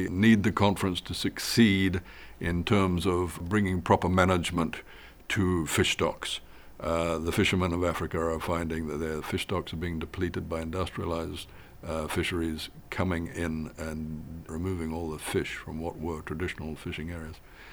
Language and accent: English; Fiji; I was out in the Pacific Islands, back in my home country of Fiji.